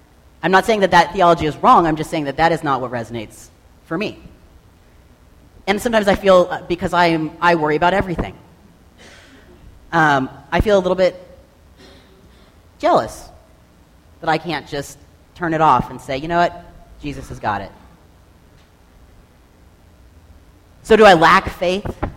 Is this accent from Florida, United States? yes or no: yes; Tampa, Florida, United States; I was born and raised here in Tampa